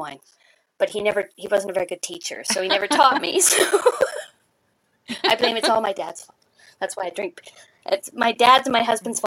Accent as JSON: {"language": "English", "country": "Canada", "said": "I'm Canadian and I'm not even going to attempt that French."}